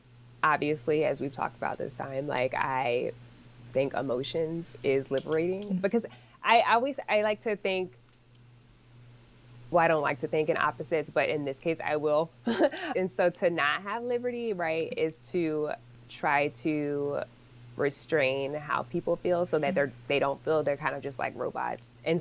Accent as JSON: {"language": "English", "town": "Richmond", "region": "Virginia", "country": "United States", "said": "I'm from Virginia, Richmond specifically"}